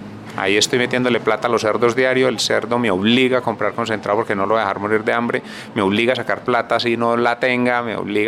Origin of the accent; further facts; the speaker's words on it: Filandia, Quindío, Colombia; Soy de acá de Finlandia. Tengo 46 años.